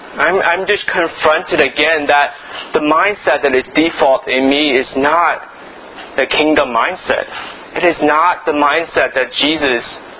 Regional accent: Memphis, Tennessee, United States; I grew up in Memphis, right? Where the division of black and white is still really a matter of much of life. Being Chinese wasn't easy.

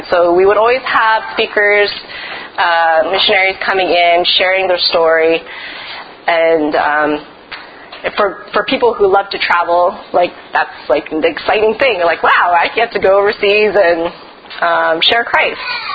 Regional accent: Edmonton, Alberta, Canada; So I'm of Chinese descent, born and raised in Edmonton, so considered second generation. I'm what you call a CBC, Canadian born Chinese. But I was born to a Toisanese family, which is a particular dialect, Chinese dialect.

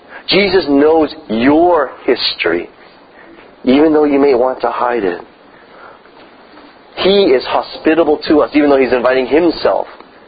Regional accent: Canada; And so, we're Canadian. I don't know how that works.

